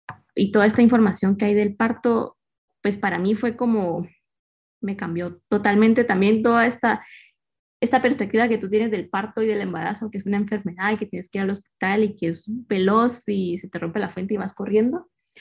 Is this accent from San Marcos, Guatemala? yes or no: no; Escuintla, Guatemala; Yo soy de Escuintla, es un departamento que está a 90 kilómetros de la ciudad, o sea, tampoco es que estuviera tan lejos, pero bueno, crecí en este pequeño pueblo y crecí muy, muy encerrada en la casa